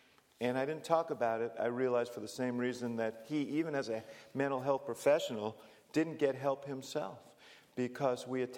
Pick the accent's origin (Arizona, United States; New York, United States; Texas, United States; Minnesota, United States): New York, United States; New York City; I grew up in New York City. My father was an immigrant from Eastern Europe and came here when he was 12 years old